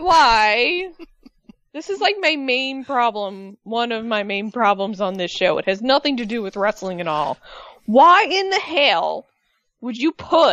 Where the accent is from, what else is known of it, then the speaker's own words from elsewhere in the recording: the South, United States; I cried. As a Southerner, I was offended.